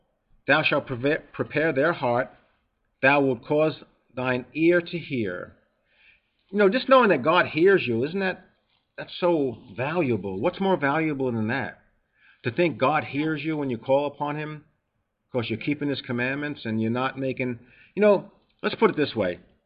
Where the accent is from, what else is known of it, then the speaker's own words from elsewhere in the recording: New York, United States; accent: New York; I've heard that people don't like my accent. They don't like my New York sound.